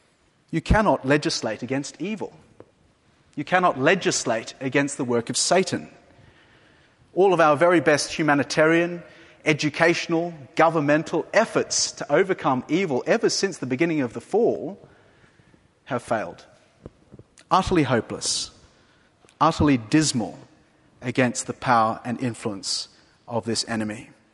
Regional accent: Australia; As an Australian

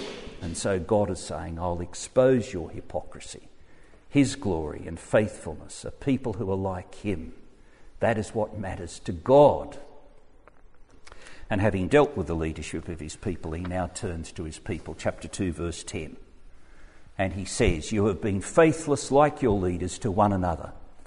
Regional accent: Australia; Remember when I was growing up in Australia, our foreign policy was driven by connections, what was called the domino theory.

